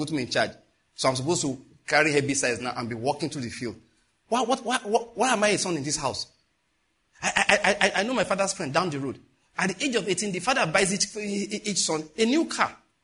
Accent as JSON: {"language": "English", "town": "Ikare", "region": "Ondo", "country": "Nigeria", "tie": "born or raised there", "said": "Where I grew up in Ikare"}